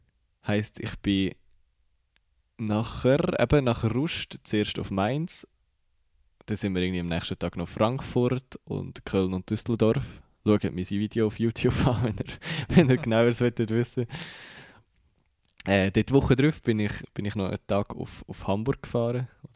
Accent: Switzerland; Wir sind ja, Schweizer, wir haben Geld wie heu

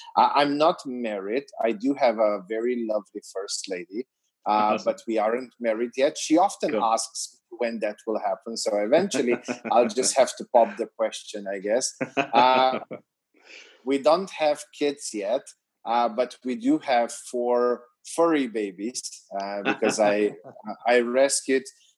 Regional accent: Slovenia; English is a second language; I am from a small little country in Europe called Slovenia. Just 2 million people

